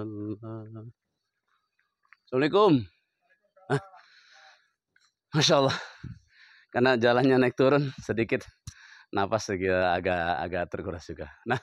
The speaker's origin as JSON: {"language": "Indonesian", "town": "Cikarang", "region": "West Java", "country": "Indonesia", "said": "Saya dari Kabupaten Bekasi. Yaitu Kecamatan Karangbagia atau yang sekarang yang sering dikenal itu Cikarang."}